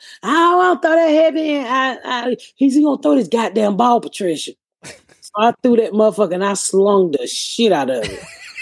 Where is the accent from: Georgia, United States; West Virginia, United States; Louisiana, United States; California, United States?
Georgia, United States; Atlanta; I went to one football game And, you know, I come from Atlanta.